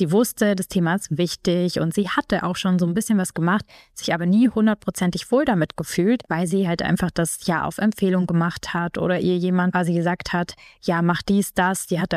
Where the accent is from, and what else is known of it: Baden-Württemberg, Germany; born or raised there